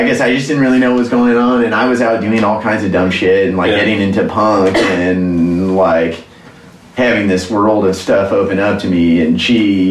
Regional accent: St. Louis, Missouri, United States; I went like full native and like really embraced growing up in St. Louis and had a rat tail and made a lot of friends

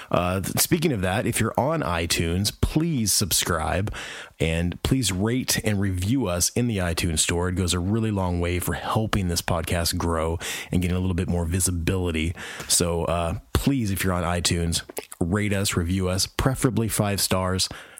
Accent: Indiana, United States; I'm from Indiana, so I'm a Midwesterner pretty much through and through. I just spent the last couple years living in Alabama, which was kind of a change.

